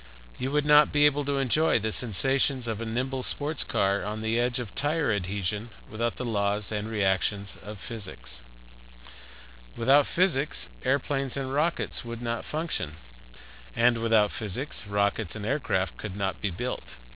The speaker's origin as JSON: {"language": "English", "town": "San Diego", "region": "California", "country": "United States", "tie": "born or raised there", "said": "I grew up in San Diego, and since I was young, I have always had a strong interest in the main sciences of biology, chemistry, and physics."}